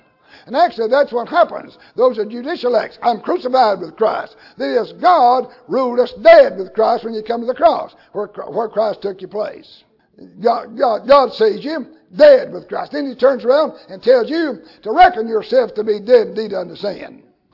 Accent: the South, United States; I'm glad I was born and raised in the country. Actually, I'm glad I was born in America. And I'm glad I was born down south in America.

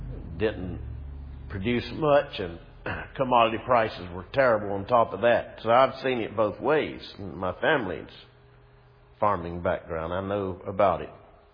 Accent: Lumberton, North Carolina, United States; Lumberton, my hometown, a year ago, what terrible flooding. They still hadn't completely recovered.

